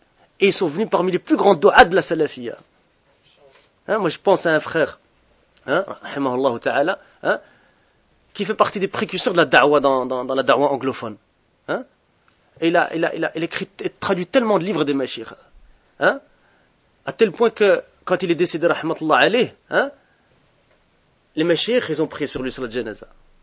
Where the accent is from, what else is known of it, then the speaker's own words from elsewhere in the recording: Brussels, Brussels-Capital Region, Belgium; Je connais bien Bruxelles. J'ai grandi à Bruxelles, hein? Je connais bien les gens de Bruxelles. J'ai passé 30 ans à Bruxelles, hein? Hein? En Belgique